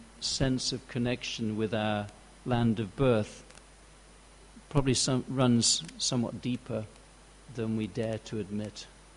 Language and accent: English; Birmingham, West Midlands, United Kingdom; born there; probably because I was born in Birmingham.